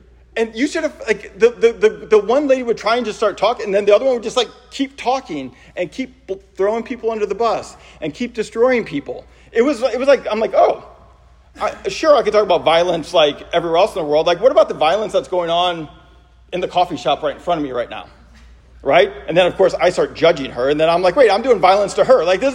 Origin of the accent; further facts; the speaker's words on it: St. Louis, Missouri, United States; I'm from St. Louis. It's always, bam, right at the top of the list, right?